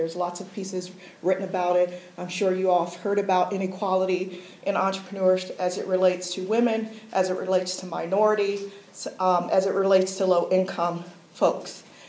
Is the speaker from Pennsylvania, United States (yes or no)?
yes; Pittsburgh, Pennsylvania, United States; I am from Pittsburgh, and I did my master's down the street at Carnegie Mellon, so I'm very familiar with Pittsburgh. Very interesting to grow up here, go away to college, come back, go to graduate school, go away, come back as a professional several times